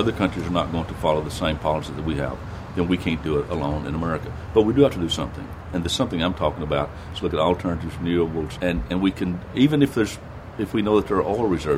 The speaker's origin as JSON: {"language": "English", "region": "Tennessee", "country": "United States", "said": "I am a Tennessee and Southern Democrat."}